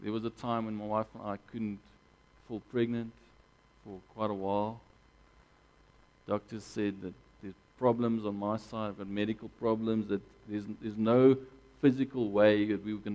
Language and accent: English; Gauteng, South Africa; I grew up just outside Pretoria in a very protected environment.